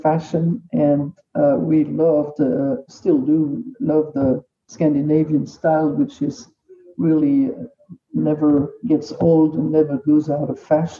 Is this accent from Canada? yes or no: no; Belgium; moved away as an adult; also born or lived in France; now in United States; Well, I am a Belgian citizen, mm-hmm. and I grew up in Belgium and then lived in France for a while. I've moved to the United States 5 years ago to marry my high school sweetheart, who's an American.